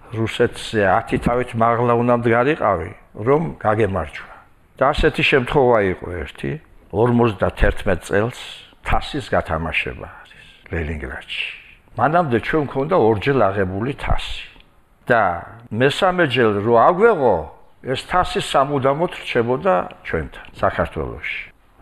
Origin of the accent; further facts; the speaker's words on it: Tbilisi, Georgia; დავიბადე თბილისში, გავიზარდე თბილისში და სხვაგან არ მიცხოვრია. ძალიან მიყვარს ჩემი უბანი, ვაკე. ჩემი ქუჩა ლეთის ქუჩა იყო